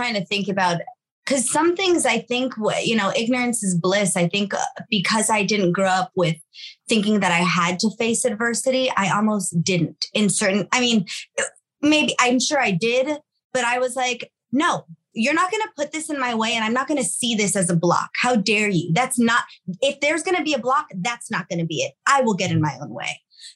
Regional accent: Los Angeles, California, United States; That's my family. Like sixth generation here, born and raised in East LA.

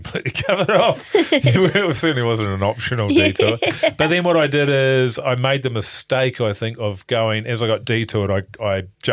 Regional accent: Levin, Manawatū-Whanganui, New Zealand; born there; They've been around since before I was born in Levin.

